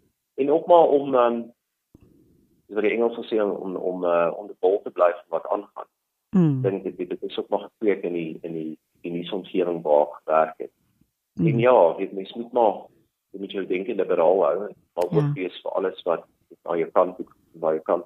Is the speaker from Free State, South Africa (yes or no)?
yes; Virginia, Free State, South Africa; now in Johannesburg, South Africa; Ek het aanvanklik groot geword in Virginia in die Vrystaat, daar in die mynegemeenskappe. En toe as ek na Bloemfontein toe was, daar gestudeer het, en ek was bietjie oor see. En toe het ek na Johannesburg verhuis